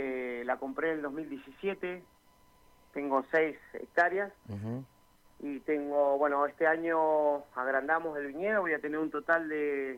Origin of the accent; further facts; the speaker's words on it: Esquel, Chubut, Argentina; yo me crié acá en Esquel, nacido y criado, mis padres vinieron de Corrientes, mi madre de Cutralcó, somos 4 hermanos, yo me crié al lado de mi padre peluquero